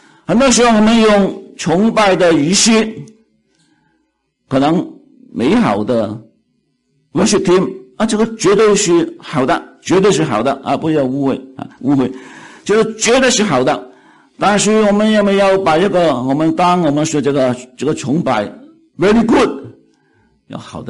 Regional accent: China; 我们中国人不是我们中国人，很多的民族啊

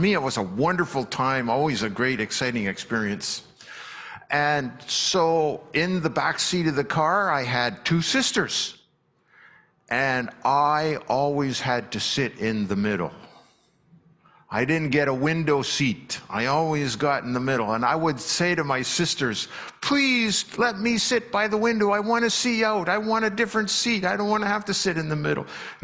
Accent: Regina, Saskatchewan, Canada; My family and I, we grew up in Regina. But all of our relatives lived out here in Abbotsford, Vancouver, Chilliwack.

